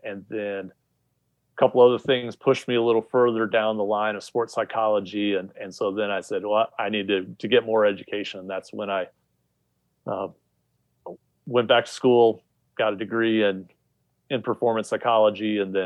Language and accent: English; Midwest, United States; also born or lived in South; I grew up in the Midwest and the South.